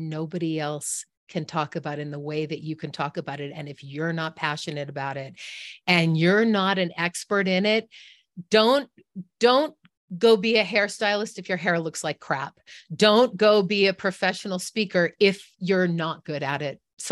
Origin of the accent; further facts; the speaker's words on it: Marblehead, Massachusetts, United States; I was born on the coast in Massachusetts. Actually, I was born in Salem, so I am a witch.